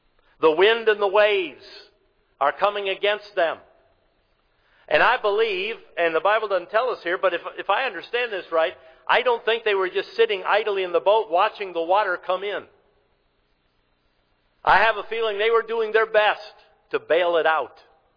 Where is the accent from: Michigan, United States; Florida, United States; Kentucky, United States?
Michigan, United States; Somebody said they could tell I was from Michigan when I said creek instead of crick. All right, because that's the northern way of saying it. We call them creeks, I guess.